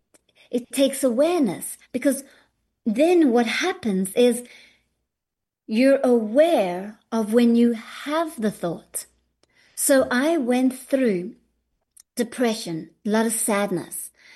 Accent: South Africa; I was living in South Africa. I'm born South African.

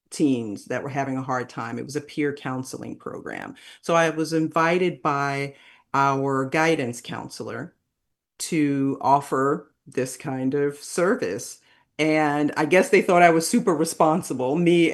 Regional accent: New York City, New York, United States; I was raised in New York City, and I am a child of the 80s.

